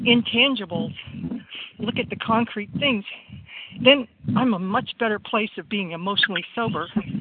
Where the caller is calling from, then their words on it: Texas, United States; Yes, I'm calling from Texas